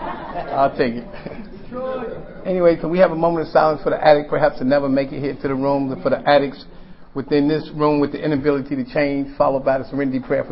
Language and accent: English; Detroit, Michigan, United States; And I'm born and raised in Detroit, of course.